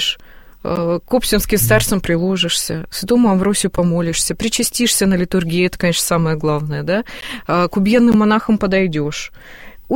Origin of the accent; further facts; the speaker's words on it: Siberia, Russia; Мы из Сибири на поезде туда ездили каждое лето, начиная со столетия прославления преподобного Серафима.